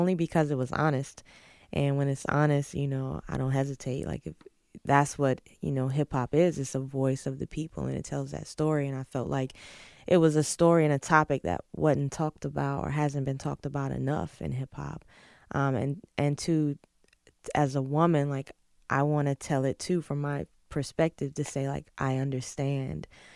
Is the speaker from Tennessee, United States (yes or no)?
no; North Carolina, United States; Growing up in North Carolina, you know, I don't have to walk out of my door and compete with a million rappers.